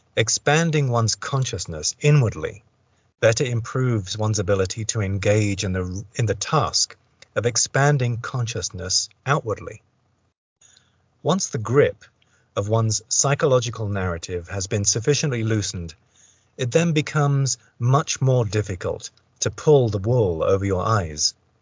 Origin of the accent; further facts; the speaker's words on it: East of England, United Kingdom; accent: English; also born or lived in London; now in United States; I do have an English accent. I was born in England. I grew up in Essex and lived in London for quite some time. But I'm now living in the United States of America.